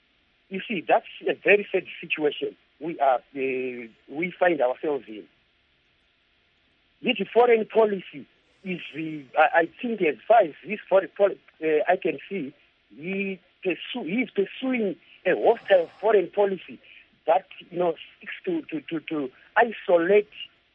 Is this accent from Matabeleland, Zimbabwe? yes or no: no; Mount Darwin, Mashonaland Central, Zimbabwe; from Mount Darwin.